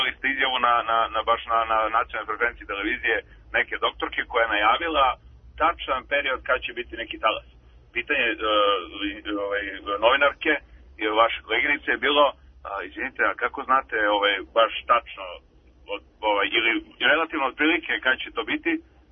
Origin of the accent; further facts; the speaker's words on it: Belgrade, Serbia; born there; ja sam rođen na asfaltu u Beogradu i nemam zemlju